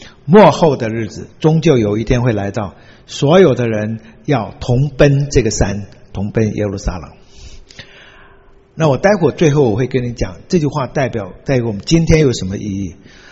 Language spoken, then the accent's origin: Chinese; Taiwan; born there; 所以呢，台湾绰号叫鲲岛，我出生于台湾